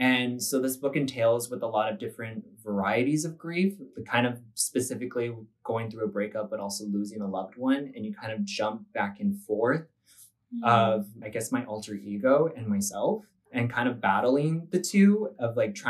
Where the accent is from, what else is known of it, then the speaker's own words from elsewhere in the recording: Long Beach, California, United States; I'm a grad student here at Long Beach. I'm studying English. And I'm the poet and author on the side, and I've been here all my life pretty much.